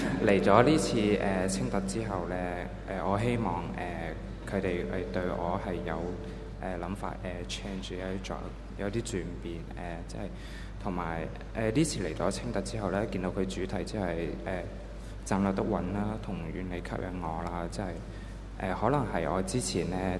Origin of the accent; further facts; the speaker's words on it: Shenzhen, Guangdong, China; 我是来自深圳